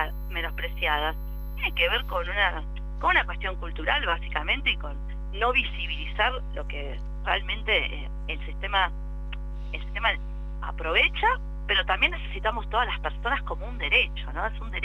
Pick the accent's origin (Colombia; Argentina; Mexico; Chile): Argentina; Buenos Aires; acá en Buenos Aires, bueno, yo soy de Buenos Aires